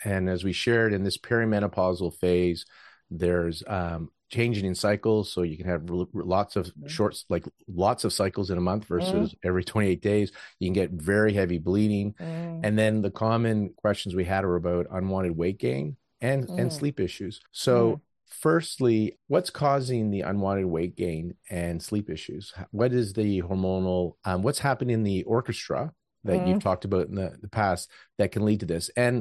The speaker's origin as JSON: {"language": "English", "country": "Canada", "said": "because I'm local Canadian, that's a Canadian study."}